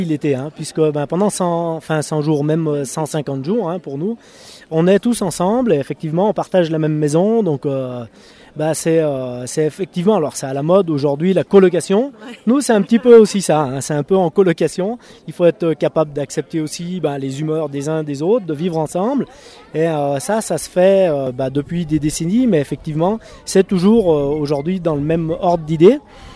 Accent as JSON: {"language": "French", "town": "Feissons-sur-Salins", "region": "Auvergne-Rhône-Alpes", "country": "France", "said": "Donc à l'origine, effectivement, on est de Fesson-sur-Salin, hein, donc le versant sud, hein, et c'est pour ça qu'on retourne là-bas l'hiver"}